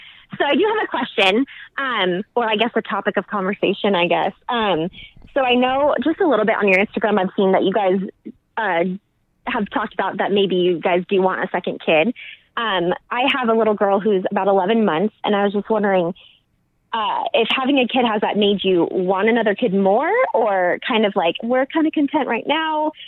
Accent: Phoenix, Arizona, United States; Phoenix, Arizona.

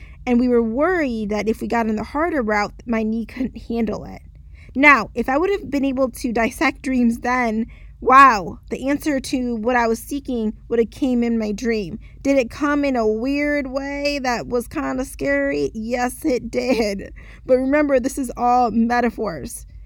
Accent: Michigan, United States; I haven't been a huge snow lover, even though I grew up in Michigan.

